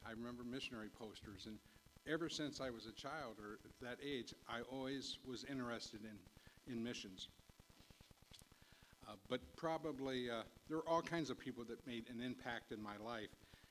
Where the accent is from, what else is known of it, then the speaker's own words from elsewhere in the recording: Bowling Green, United States; I was born in Bowling Green, but after being released from the hospital, I end up living in the home where Emma is now. And so we lived there for 2 years, and then my dad built a house out here about 6 houses down.